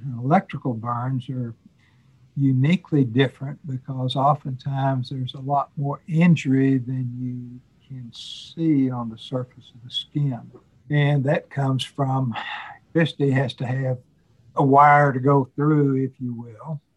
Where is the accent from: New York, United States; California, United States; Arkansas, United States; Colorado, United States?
Arkansas, United States; Fort Smith; I grew up in Fort Smith, Arkansas, college and then medical school at the University of Arkansas